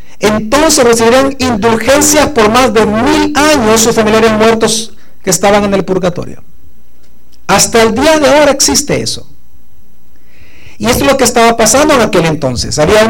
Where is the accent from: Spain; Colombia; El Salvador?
El Salvador; now in United States; no sé aquí en Estados Unidos, pero en mi país, en El Salvador, todavía se venden indulgencias.